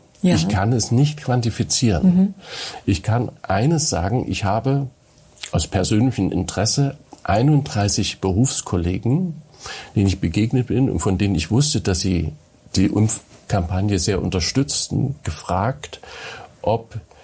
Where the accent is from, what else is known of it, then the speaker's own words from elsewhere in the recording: Germany; ich komme aus der DDR, ich bin dort groß geworden und mein Vater war Theologe